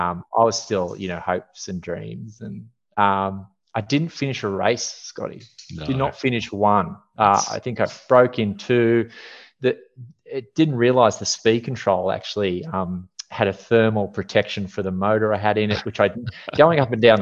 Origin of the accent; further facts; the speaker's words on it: Forster-Tuncurry, New South Wales, Australia; 30 minutes away, I grew up in Foster Tunkurri, so no RC racing there.